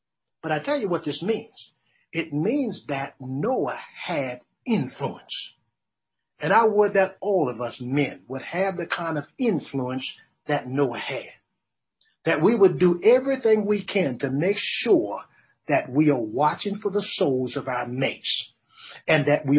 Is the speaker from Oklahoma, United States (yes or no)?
no; New Orleans, Louisiana, United States; now in Houston, United States; Now, I'm from New Orleans, Louisiana. I've seen a lot of floods. Not too long ago, here in Houston, Texas, we saw a big flood.